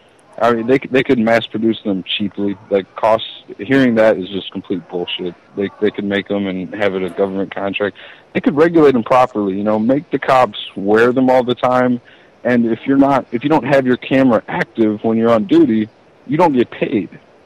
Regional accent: Hazelwood, Missouri, United States; now in St. Louis, United States; Now I live in St. Louis, and I grew up in Hazelwood, which is just outside of Ferguson.

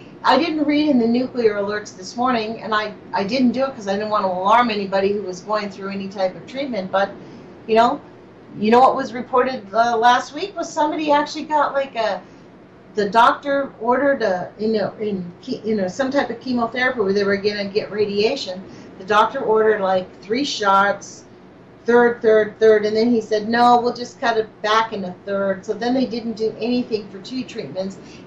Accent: West Coast, United States; I'm from the West Coast

